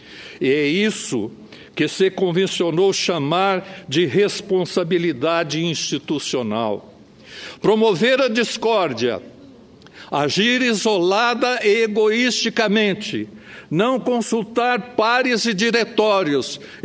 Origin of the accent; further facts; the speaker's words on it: Franca, São Paulo, Brazil; eu represento com muito orgulho o Estado de São Paulo e venho do interior, lá da região de Franca, da capital do calçado.